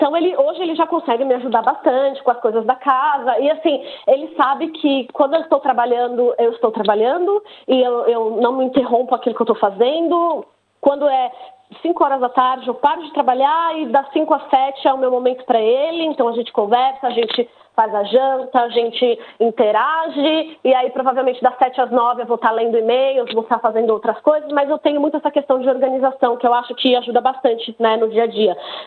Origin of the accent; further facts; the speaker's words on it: Brazil; moved away as an adult; now in Australia; eu vim do Brasil como sponsor já. Eu, na verdade, nunca nem tinha saído do Brasil, quando eu vim para cá, foi a primeira vez que eu fiz uma viagem internacional, foi para vir para a Austrália. O que facilitou foi a questão que eu já falava inglês, né, lá no Brasil